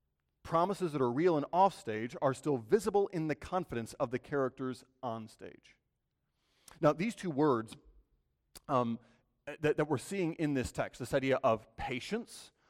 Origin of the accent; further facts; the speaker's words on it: Michigan, United States; And you know, I'm from Michigan, but I don't really like these guys all that much.